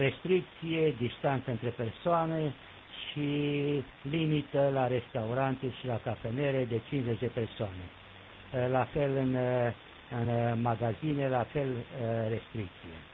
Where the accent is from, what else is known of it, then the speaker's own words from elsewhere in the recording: Oltenia, Romania; sunt Oltean.